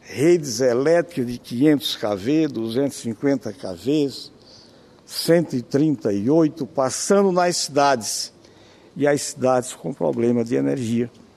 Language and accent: Portuguese; Piauí, Brazil; Sou do estado do Piauí